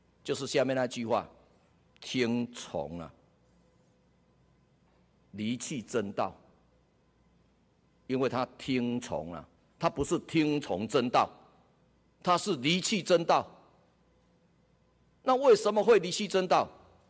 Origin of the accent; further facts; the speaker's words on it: Taiwan; 哦，我们台湾话说，哦，蚊子叮五角啊